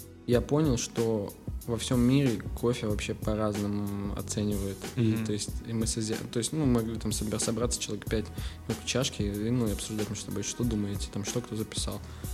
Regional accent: Ukraine; мы с Украины, с чуваком, с Лешей из Украины стояли

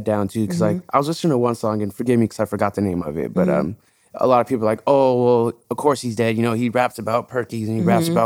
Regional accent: Texas, United States; But I'm from Texas. You're from Florida.

